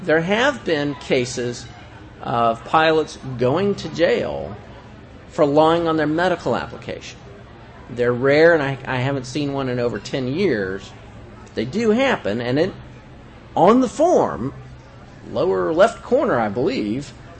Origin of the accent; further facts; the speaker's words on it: Kansas, United States; I'm also from Kansas, so give me a break.